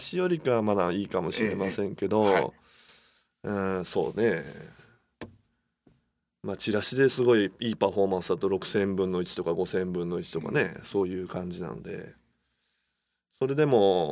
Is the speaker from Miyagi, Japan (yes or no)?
no; Nagoya, Aichi, Japan; まあ私名古屋ですけど、